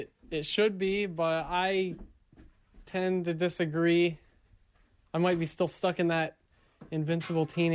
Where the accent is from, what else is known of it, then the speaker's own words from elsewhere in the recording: Rutland, Vermont, United States; from Rutland, Vermont.